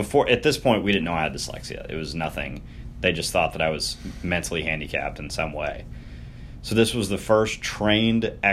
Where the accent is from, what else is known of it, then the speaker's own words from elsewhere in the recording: Danville, Kentucky, United States; I'm from Danville, Kentucky originally. We would drive up to Lexington, Kentucky, for those of you that are familiar.